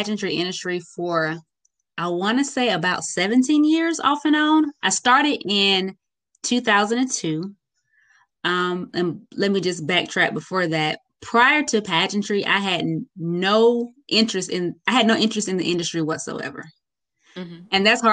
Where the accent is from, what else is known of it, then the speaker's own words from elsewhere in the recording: Roanoke, Alabama, United States; I would sing at some of the pageants that were happening in my hometown, Roanoke, Alabama.